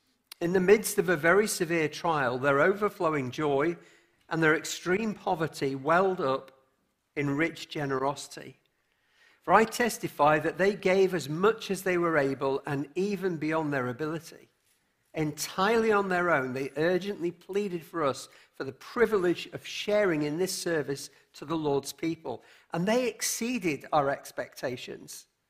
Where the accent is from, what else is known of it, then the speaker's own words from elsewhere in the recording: England, United Kingdom; I am one of those English people, by the way. Well, technically, I'm half Welsh.